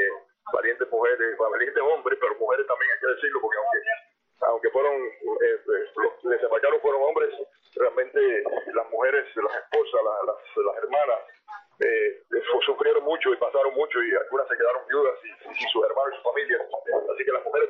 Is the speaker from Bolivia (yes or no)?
no; Cuba; Es mi derecho como cubano a estar en mi país.